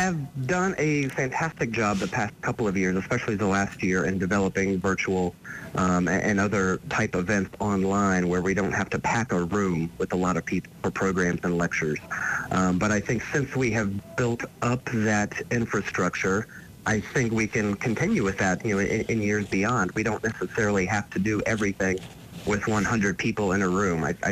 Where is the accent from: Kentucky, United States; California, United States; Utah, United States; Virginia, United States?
Virginia, United States; moved away; So I am Virginia, born and raised. So I've lived in a couple of different places around the country, but we were looking for, a new home and a perfect home.